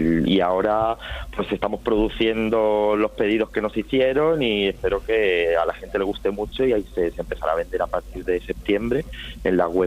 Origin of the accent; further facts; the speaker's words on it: Almaraz, Extremadura, Spain; soy de Almaraz, pero mi madre es de Coria y he pasado siempre y estudié en el Conservatorio de Plasencia